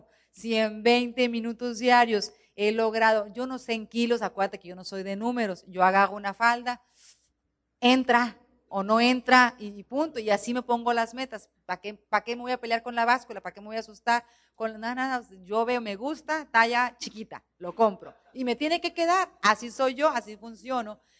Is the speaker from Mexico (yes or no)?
yes; Guaymas, Sonora, Mexico; yo soy de Guaymas